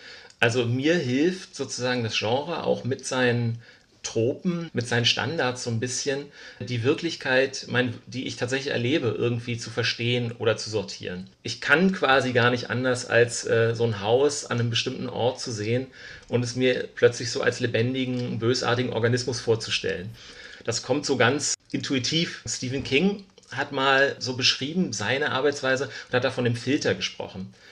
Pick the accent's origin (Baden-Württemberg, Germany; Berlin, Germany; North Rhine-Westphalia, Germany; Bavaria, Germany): Berlin, Germany; die ich wiederum als Kind im Plattenbau in Berlin-Hohenschönhausen